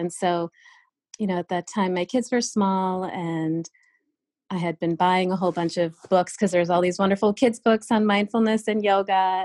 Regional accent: New York, United States; when I was growing up as an Indian kid in this small town in upstate New York

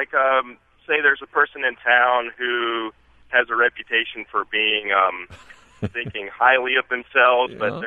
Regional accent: Louisiana, United States; also born or lived in East Africa; now in Nashville, United States; Hey, I grew up living in East Africa and in a small town in Louisiana and visiting family in the panhandle of Texas.

